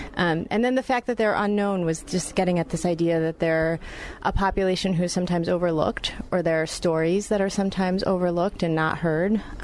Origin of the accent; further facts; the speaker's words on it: United States; I was born in the United States and grew up in the United States, but my father's from Panama, and I have had that dual identity my whole life of being half American, half Panamanian.